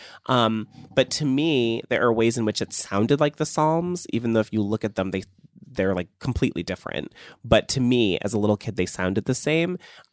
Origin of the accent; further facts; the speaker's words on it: Cleveland, Ohio, United States; I was growing up in Cleveland, like people weren't doing slam poetry in Cleveland in like 2002.